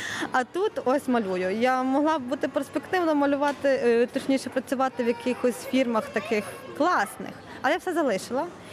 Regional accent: Ivano-Frankivsk, Ivano-Frankivsk Oblast, Ukraine; З Івано-Франківська.

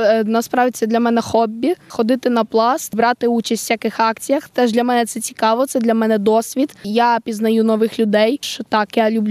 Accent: Zaporizhzhia, Zaporizhzhia Oblast, Ukraine; З Запоріжжя.

